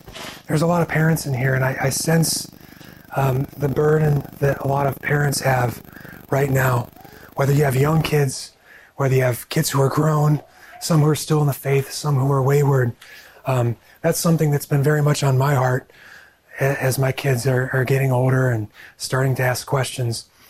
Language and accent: English; Ohio, United States; I grew up in Ohio. I'm a local. I grew up in a Christian home, a solid Christian home.